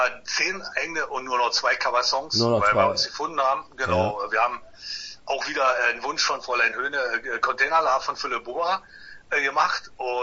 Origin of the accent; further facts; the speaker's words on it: East Germany, Germany; Ich bin Ossi, aber ich erhebe mich nicht über andere.